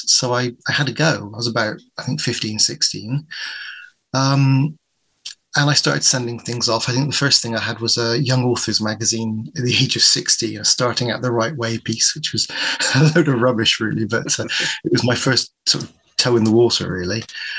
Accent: Bristol, South West England, United Kingdom; now in Wiltshire, United Kingdom; I live in Wiltshire. I'm originally from Bristol

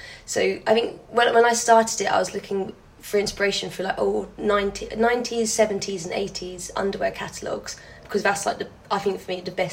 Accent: England, United Kingdom; also born or lived in Thailand; I'm 24. I was originally born in Thailand and I came to England when I was like three. So I'm English, but my heritage is Thai

